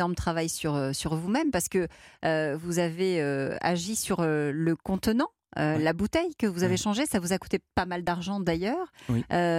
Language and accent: French; France; Chez nous, en France, il s'impose de plus en plus sous toutes ses formes.